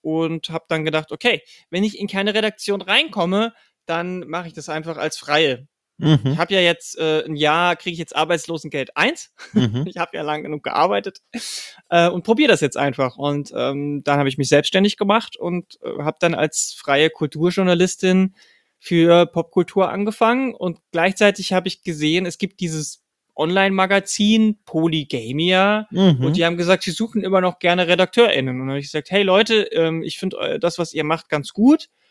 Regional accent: Bavaria, Germany; born or raised there

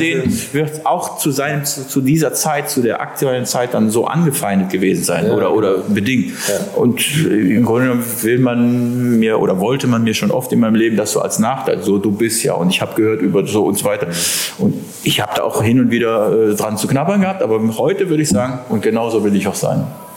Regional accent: Germany; aber dazu hätte gehört Bernd Schneider für mich als Deutscher immer, Bernd Schneider ist mega

